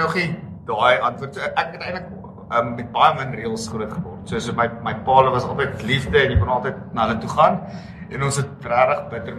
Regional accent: Nelspruit, Mpumalanga, South Africa; also born or lived in Benoni; ek is gebore in Benoni. Ek het ek is toe na kleuterskool Nelspruit toe. Ek het school gegaan in Nelspruit.

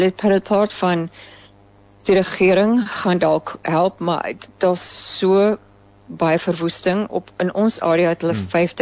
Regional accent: Somerset West, Western Cape, South Africa; born there; moved away; ek is in Somerset West gebore

